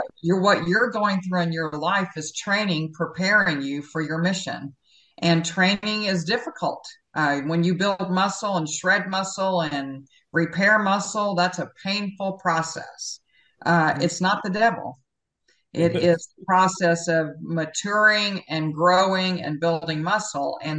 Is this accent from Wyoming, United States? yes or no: no; Texas, United States; Yes, I was raised in Texas.